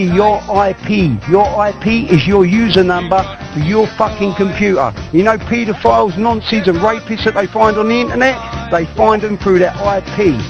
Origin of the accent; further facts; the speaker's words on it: London, United Kingdom; Seriously. I'm from London, mate.